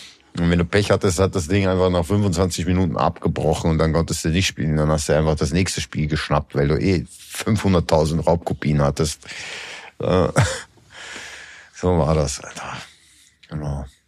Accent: Austria; bei uns in Österreich

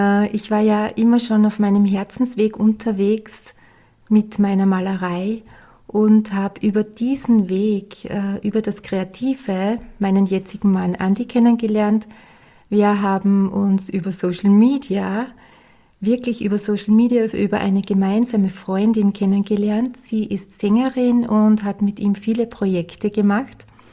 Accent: Styria, Austria; ich bin ja aus der Steiermark, so wie

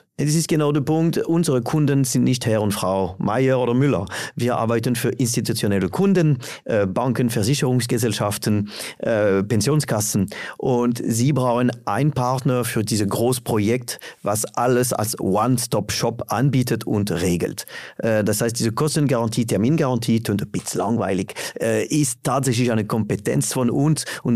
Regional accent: France; German is a second language; mein Akzent redet für mich. Oder? Mein Hintergrund ist Frankreich und was klar ist, alles in Paris zentral entschieden.

